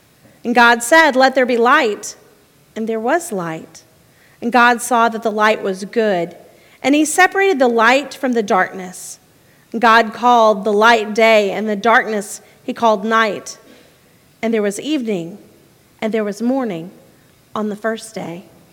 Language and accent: English; Texas, United States; we're close to Louisiana. We're between Houston and Louisiana, and we're not sure if we're Texan or Cajun in my part of the world.